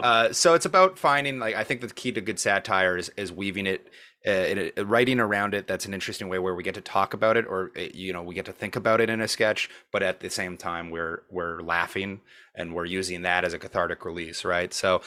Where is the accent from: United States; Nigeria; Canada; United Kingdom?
Canada; Montreal, Quebec; Yeah, I'm from Montreal.